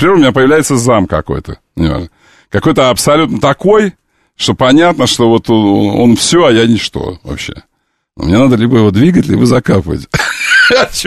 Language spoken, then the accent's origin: Russian; Volgograd, Volgograd Oblast, Russia; Ты знаешь, я школу закончил в Волгограде